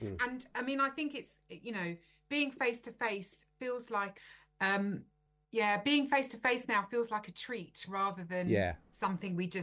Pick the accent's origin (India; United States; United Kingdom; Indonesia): United Kingdom; London; I'm Finsbury Park through and through.